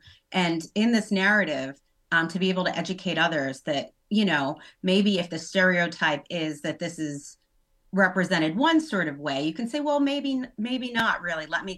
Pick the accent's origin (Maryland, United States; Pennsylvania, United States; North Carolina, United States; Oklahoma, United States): Pennsylvania, United States; Philadelphia; so I'm from Philly